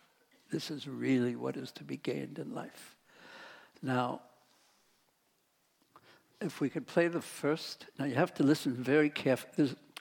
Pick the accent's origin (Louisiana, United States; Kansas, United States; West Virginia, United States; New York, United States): New York, United States; now in Vrindavan, India; Because I'm from New York, I'm not quite a miracle story fan, but yet, Vrindavan is such a miraculous place.